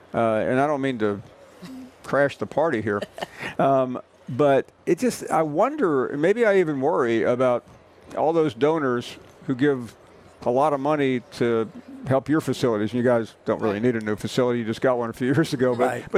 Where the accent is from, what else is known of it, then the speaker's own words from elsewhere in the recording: Memphis, Tennessee, United States; I grew up the road in Memphis, and this was a place that you talked about gingerly because it had such a skewed reputation.